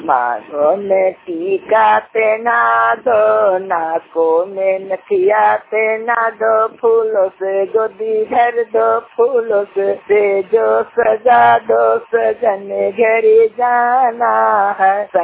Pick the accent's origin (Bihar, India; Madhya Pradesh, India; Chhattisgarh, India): Bihar, India; छठी house के रहने वाले हैं, थाना हिसा है, जिला नालंदा के नवासी हूँ।